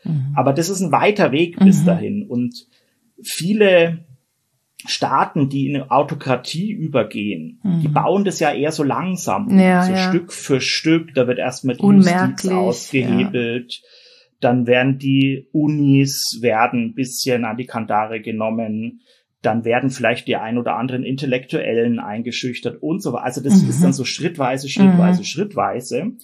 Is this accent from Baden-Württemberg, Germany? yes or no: no; Escherndorf, Bavaria, Germany; Also ich stamme aus Unterfranken. Das ist eine Weinanbauregion. und bin auch Winzersohn tatsächlich. Also ich stamme aus einer Winzerfamilie, aus einem ganz kleinen Ort an der Mainschleife. Mhm. Escherndorf heißt